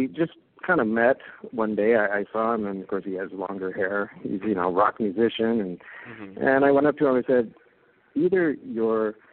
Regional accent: Des Moines, Iowa, United States; now in California, United States; Well, actually, I grew up in Iowa, in Des Moines, Iowa, and went to school there my undergrad. And I always dreamed of coming out to California

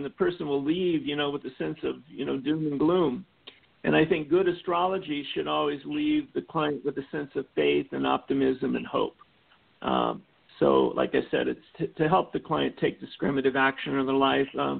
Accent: Kansas City, Missouri, United States; I'm from Kansas City, Missouri.

